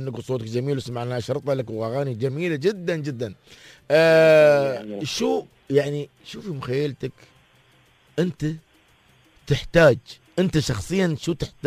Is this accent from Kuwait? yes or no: no; United Arab Emirates